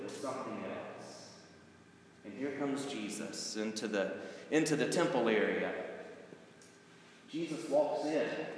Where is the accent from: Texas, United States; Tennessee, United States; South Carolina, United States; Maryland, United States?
South Carolina, United States; Myrtle Beach; In all three of those instances, I was a southern boy. I grew up in Myrtle Beach. The tallest building I ever saw was seven stories at that point.